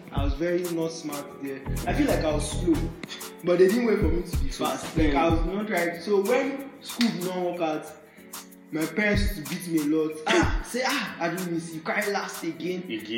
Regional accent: Birmingham, West Midlands, United Kingdom; So you don't know I'm from Birmingham. I'm from the street.

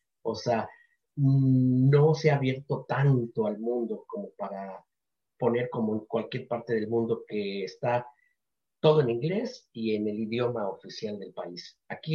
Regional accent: Mexico; sino pensando como mexicano

